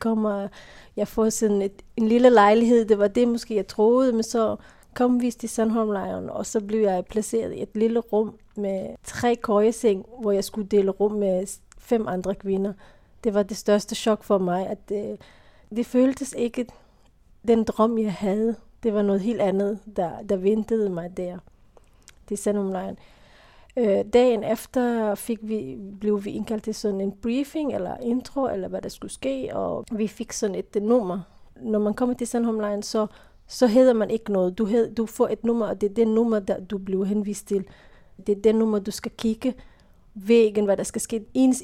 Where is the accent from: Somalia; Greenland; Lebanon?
Somalia; Danish is a second language; now in Denmark; Jeg kommer fra Somalia. Det er rigtigt. Jeg kom til Danmark i 94 som flygtning fra Somalia og har boet i Danmark lige siden.